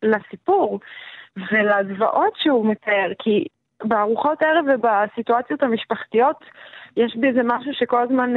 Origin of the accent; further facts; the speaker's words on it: Kibbutz Dafna, Northern District, Israel; גם גדלתי בקיבוץ דפנה